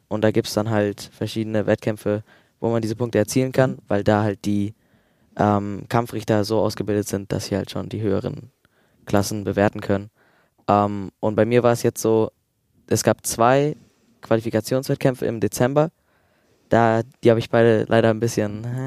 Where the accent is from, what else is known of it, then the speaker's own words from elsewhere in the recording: Bamberg, Bavaria, Germany; Und ich komme aus Bamberg, da gibt es jetzt nicht so gute Vereine